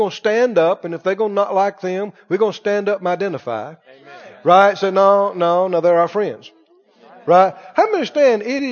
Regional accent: the South, United States; The word that comes to my, I'm from the South.

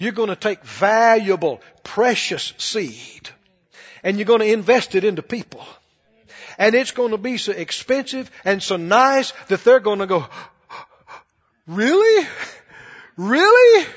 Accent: Mississippi, United States; I was from Mississippi in the country. So I believe God.

